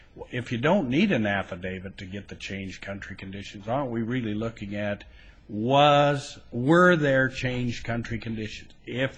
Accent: Idaho, United States; and I'm from Idaho, I don't do these every day

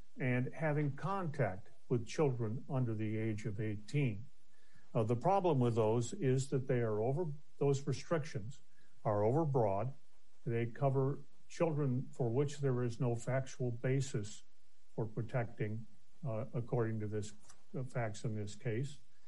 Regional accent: Phoenix, Arizona, United States; I'm a lawyer from Phoenix, Arizona

